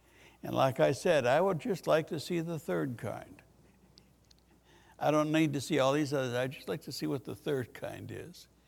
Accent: United States; I like living. I like being an American. I like living in America.

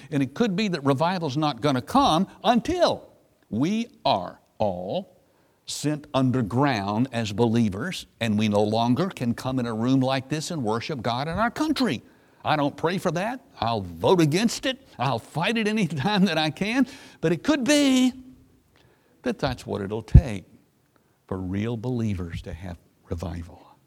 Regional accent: Memphis, Tennessee, United States; I'm from Memphis, Tennessee, so I'm a Southerner.

